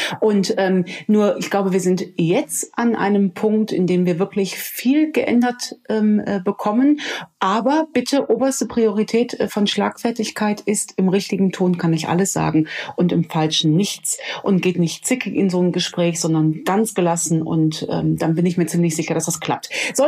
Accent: North Rhine-Westphalia, Germany; Als Rheinländerin spreche ich hier mit einem Hamburger.

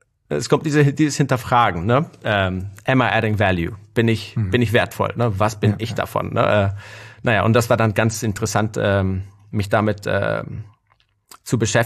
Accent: Guatemala; Es ist meine Guatemala, ich bin in Guatemala aufgewachsen.

